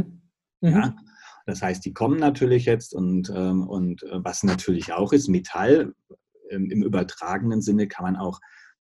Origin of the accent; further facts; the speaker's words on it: Stuttgart, Baden-Württemberg, Germany; ich komme aus Stuttgart, und da ist natürlich auch der Daimler